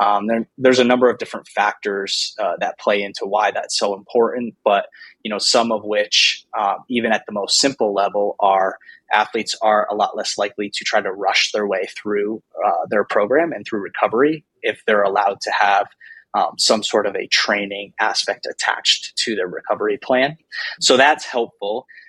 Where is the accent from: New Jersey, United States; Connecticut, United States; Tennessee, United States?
Connecticut, United States; moved away as an adult; I'm from the East Coast originally, so I'm originally from Connecticut. I went to school out there.